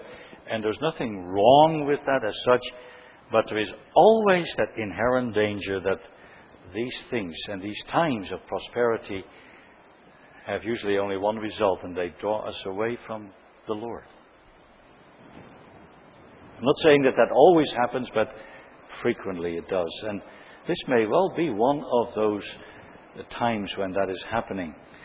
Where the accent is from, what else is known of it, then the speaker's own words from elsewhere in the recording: Canada; I'm afraid that that is true of us as a nation, as a Canadian nation, as a society, but also as a church and as families and as individuals.